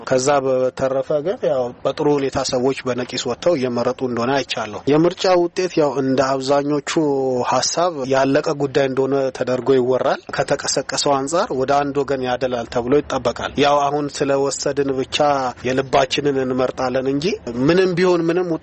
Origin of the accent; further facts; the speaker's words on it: Hawassa, Sidama, Ethiopia; ነዋሪነቴ በአዋሳ ከተማ ነው፣ ትውልዴም እዚሁ አዋሳ ነው።